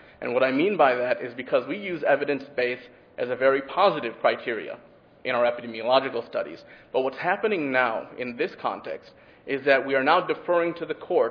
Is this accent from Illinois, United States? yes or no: yes; Illinois, United States; here's a law straight from my home state of Illinois